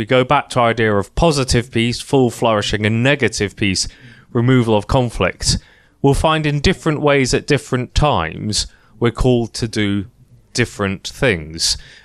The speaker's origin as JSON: {"language": "English", "region": "Scotland", "country": "United Kingdom", "tie": "born or raised there", "said": "I grew up in Scotland."}